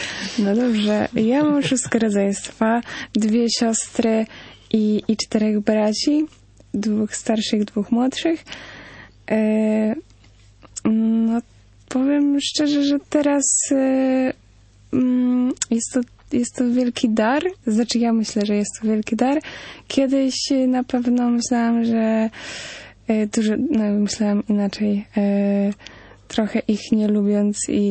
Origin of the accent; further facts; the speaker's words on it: Tarnobrzeg, Subcarpathian Voivodeship, Poland; now in Kraków, Poland; Ja przeprowadziłam się z Tarnobrzega na Podkarpaciu